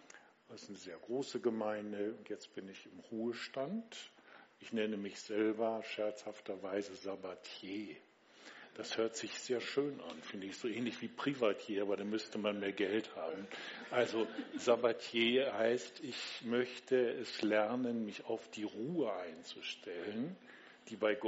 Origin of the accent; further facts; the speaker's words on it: Lower Saxony, Germany; Also gelebt habe ich, aufgewachsen bin ich in der Nähe von Bückeburg, das liegt in Niedersachsen, gar nicht so weit hier. Also Schaumburger Land, dann habe ich studiert in Hamburg, Theologie